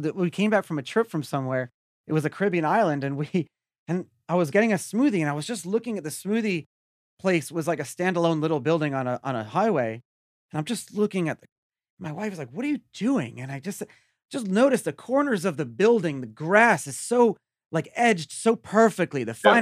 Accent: Brooklyn, New York, United States; I grew up in Brooklyn. A lot of my family was in NYPD, and I like and grew accustomed to seeing cops on the beat.

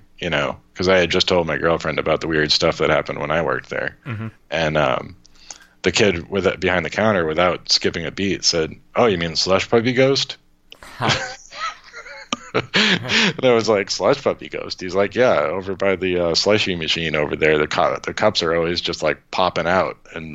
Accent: Worcester, Massachusetts, United States; You know, like I'm from Worcester.

